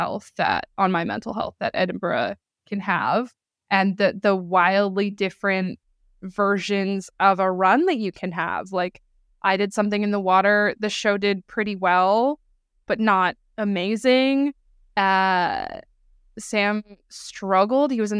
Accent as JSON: {"language": "English", "town": "Saskatoon", "region": "Saskatchewan", "country": "Canada", "tie": "born or raised there", "said": "that's my hometown fringe"}